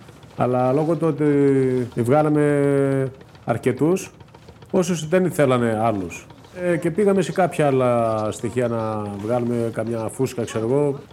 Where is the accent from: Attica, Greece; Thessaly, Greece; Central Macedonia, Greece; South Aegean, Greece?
South Aegean, Greece; Kalymnos; θα είμαι από Κάλυμνο.